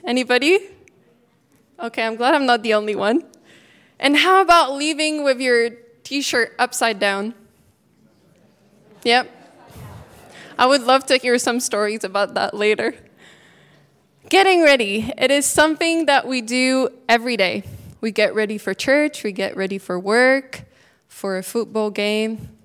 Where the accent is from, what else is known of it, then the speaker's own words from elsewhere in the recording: Switzerland; Actually, I'm from Switzerland, if some of you don't know, but they're back to being only able to meet with 10 people.